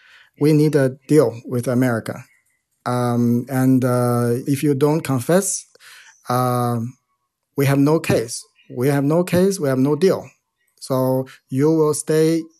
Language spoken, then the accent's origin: English; United States; For me, as an American who's aspired to study this part of the world and finally got to actually step on the ground